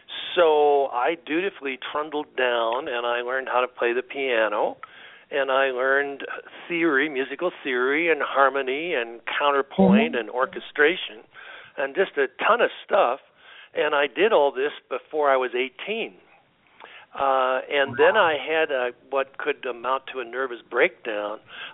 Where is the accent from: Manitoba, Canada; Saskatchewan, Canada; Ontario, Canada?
Ontario, Canada; Kitchener; I was raised in Canada and near Toronto